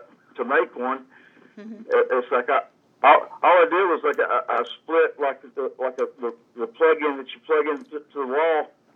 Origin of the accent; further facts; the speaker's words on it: Sugar Hill, United States; it was great growing up in Sugar Hill